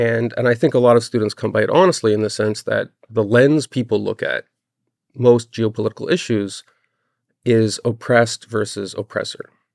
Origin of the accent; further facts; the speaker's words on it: Montreal, Quebec, Canada; And I saw this in Montreal, because I grew up in Montreal.